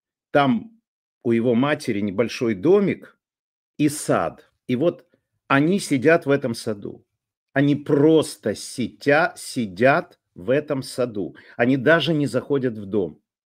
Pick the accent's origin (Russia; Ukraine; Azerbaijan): Ukraine; Lviv, Lviv Oblast; born there; У меня были все документы, что я родился во Львове, я стал гражданином Украины.